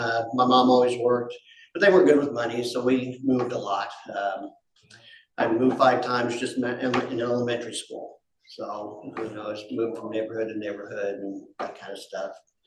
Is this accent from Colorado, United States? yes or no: yes; Boulder, Colorado, United States; now in Lafayette, United States; I was born and raised in Boulder. Lived here until I got married, moved to Lafayette.